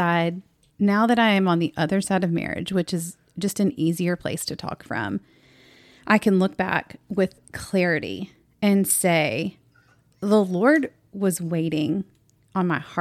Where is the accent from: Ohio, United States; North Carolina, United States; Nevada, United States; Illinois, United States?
North Carolina, United States; now in Dallas, United States; We grew up in North Carolina. We both live in Dallas.